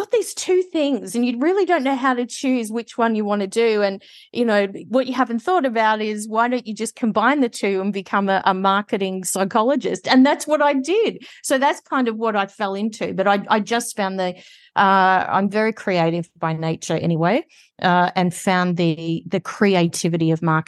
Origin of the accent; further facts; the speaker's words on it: Australia; So I am from Australia, if you haven't already guessed with the accent.